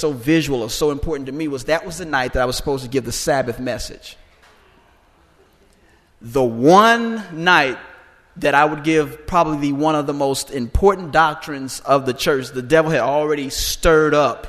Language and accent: English; United States; I thank God I am an American, an African American, by way of the Middle Passages. My journey here wasn't a pleasant one, but on the back end, I thank God that I am here.